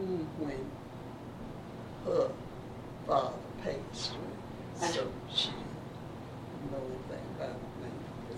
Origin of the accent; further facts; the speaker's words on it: Memphis, Tennessee, United States; I was born in the First Ward, as I told you, the year that Memphis Health Department started registering books.